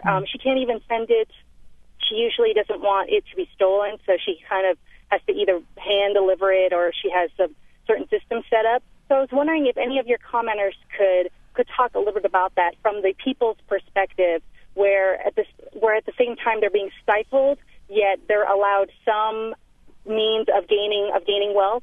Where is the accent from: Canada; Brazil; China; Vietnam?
Vietnam; Southern Vietnam; now in United States; we're from the South. My mom's family, and so I didn't go to Hanoi. The farthest I went was the middle of the country, which is Hue.